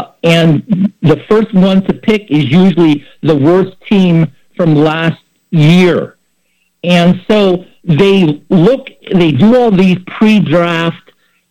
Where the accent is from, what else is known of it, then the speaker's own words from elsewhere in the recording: San Francisco, California, United States; I mean, I was raised in San Francisco during the time of the glory days for the 49ers